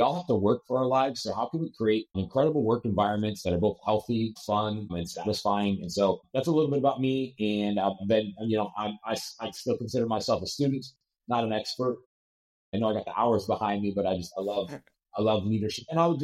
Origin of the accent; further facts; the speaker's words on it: Nebraska, United States; now in Florida, United States; Again, I'm from Nebraska, but now I'm in Florida.